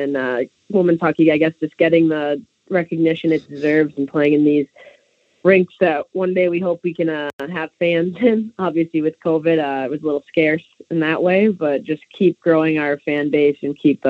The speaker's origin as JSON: {"language": "English", "region": "Michigan", "country": "United States", "said": "But yeah, I'm from Michigan originally."}